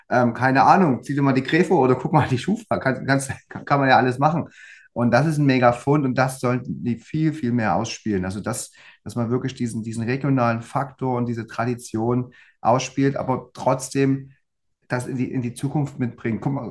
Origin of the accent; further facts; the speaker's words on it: East Germany, Germany; im Osten, da wo ich herkomme, da wird eher vermietet.